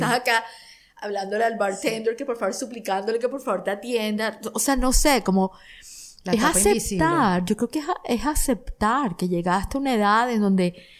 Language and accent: Spanish; Barranquilla, Atlántico, Colombia; porque en Barranquilla, de donde yo soy, tú veías a las señoras mayores con un pañuelo